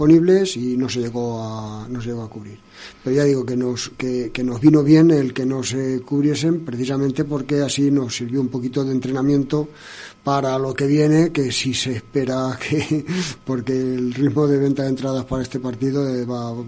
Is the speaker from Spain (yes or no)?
yes; Spain; Los dos somos españoles